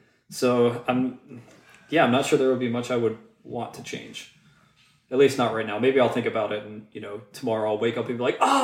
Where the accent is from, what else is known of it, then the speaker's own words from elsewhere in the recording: United States; I'm from America. My wife is from China.